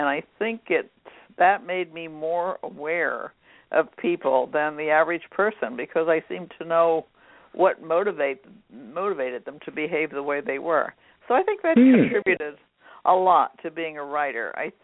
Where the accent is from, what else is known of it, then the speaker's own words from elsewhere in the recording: Pennsylvania, United States; born there; I was born in Lancaster County, Pennsylvania, and my parents separated when I was about 6 years old, so my dad raised me.